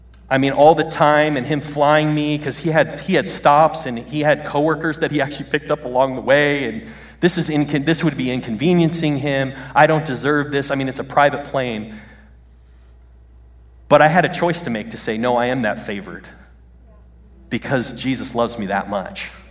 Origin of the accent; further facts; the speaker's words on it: Brooklyn, New York, United States; born there; That's essentially my home state. I was born in Brooklyn, just like Captain America.